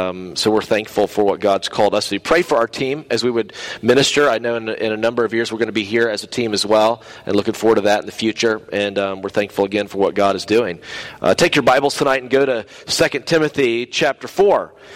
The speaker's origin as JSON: {"language": "English", "town": "Simpsonville", "region": "South Carolina", "country": "United States", "tie": "born or raised there", "said": "And I grew up in Simpsonville, South Carolina. I was a redneck little kid growing up there."}